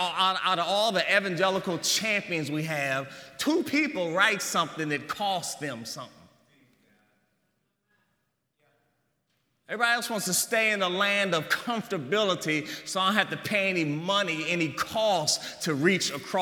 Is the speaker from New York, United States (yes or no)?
no; Maryland, United States; when I grew up in Washington, D.C., in the Maryland suburbs, you know, black is black and white is white